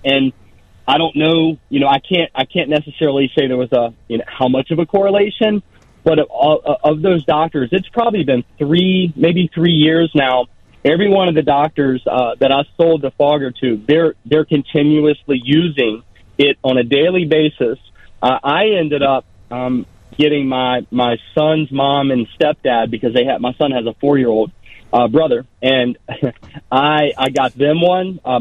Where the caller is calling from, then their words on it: Virginia Beach, Virginia, United States; I'm calling from Virginia Beach. Yes, I am.